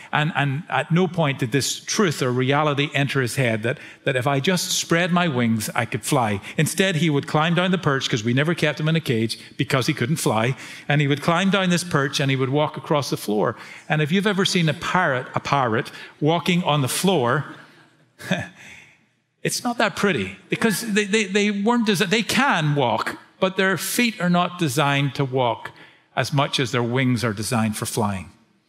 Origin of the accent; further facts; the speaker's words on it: Northern Ireland, United Kingdom; I'm not from Belfast, by the way, but really close. I studied in Belfast, as did my wife. Grew up just south of Belfast, studied in Belfast